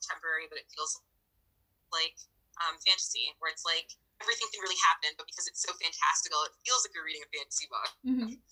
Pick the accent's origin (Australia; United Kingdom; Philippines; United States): United Kingdom; Scotland; I'm a Scottish girl.